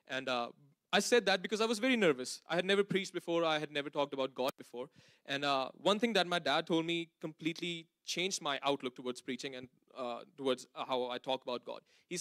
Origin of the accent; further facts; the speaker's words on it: Punjab, India; moved away as an adult; now in Canada; I come from a Christian family. I am from India, from Punjab. I came to Canada just to attend Vanguard in 2022.